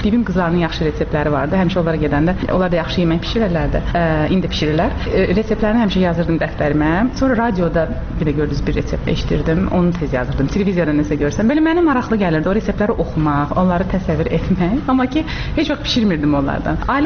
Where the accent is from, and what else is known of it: Baku, Azerbaijan; born or raised there; now in California, United States